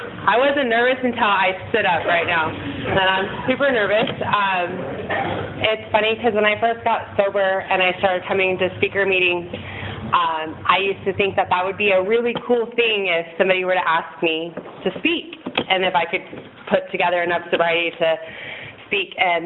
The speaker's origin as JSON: {"language": "English", "town": "Santa Maria", "region": "California", "country": "United States", "tie": "born or raised there", "said": "I grew up here in Santa Maria. We moved here when I was in kindergarten."}